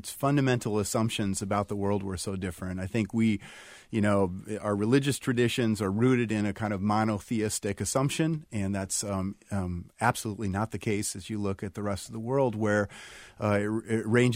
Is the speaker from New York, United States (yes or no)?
no; Iowa, United States; anything I'd ever experienced from growing up in Iowa or going to college in Michigan